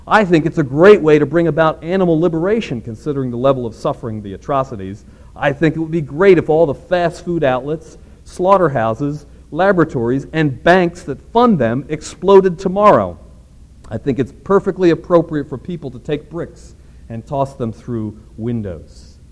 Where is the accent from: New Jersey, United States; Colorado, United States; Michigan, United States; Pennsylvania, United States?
New Jersey, United States; Princeton; Just outside my hometown of Princeton, New Jersey, is a medical research lab